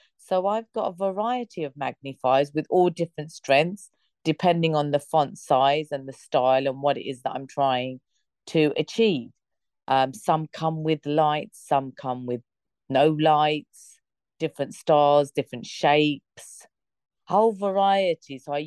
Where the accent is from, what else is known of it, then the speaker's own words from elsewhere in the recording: United Kingdom; I'm originally a British Bangladeshi. I was born here, but my family, mum, dad are from Bangladesh.